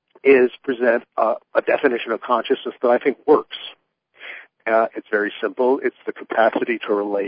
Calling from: Illinois, United States; I'm in the Chicago area. I'm about 30 miles west of Chicago.

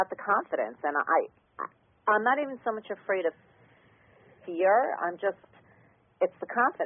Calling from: New York, United States; And I'm in New York.

